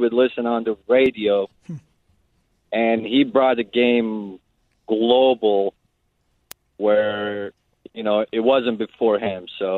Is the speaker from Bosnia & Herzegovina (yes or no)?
yes; Bosnia & Herzegovina; I grew up in Bosnia in the 90s, and it was a wartime. So very little exposure to the outside world.